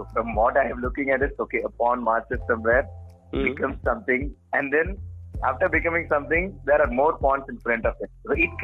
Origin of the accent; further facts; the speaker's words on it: Tamil Nadu, India; we are from Tamil Nadu, right?